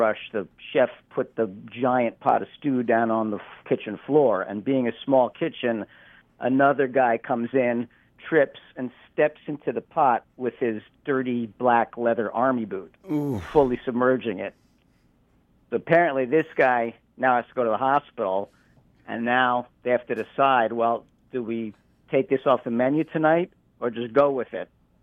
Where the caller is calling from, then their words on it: Brooklyn, New York, United States; I'm calling from Brooklyn, Alan.